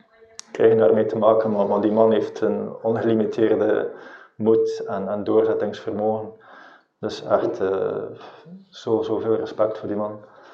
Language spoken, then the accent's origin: Dutch; Bruges, Flanders, Belgium; Dat ben ik zelf in mijn thuisstad Brugge.